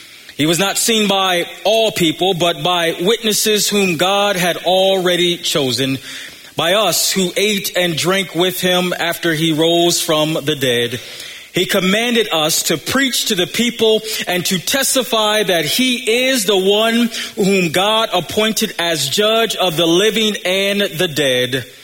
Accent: Buffalo, New York, United States; I'm tired of the cold, and I know some of y'all know that I grew up in Buffalo, and I'm tired of y'all saying, well, you ought to be used to the cold.

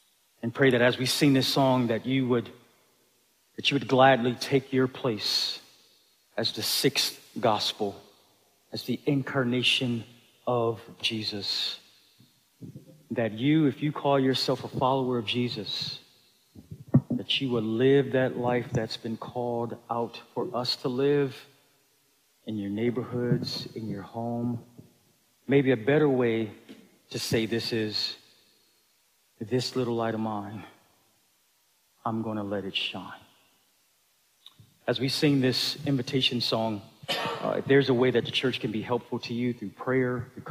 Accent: Buffalo, New York, United States; My wife grew up in Flint, Michigan. I grew up in Buffalo, New York. The best way to describe Flint and Buffalo is Ghetto with a capital G.

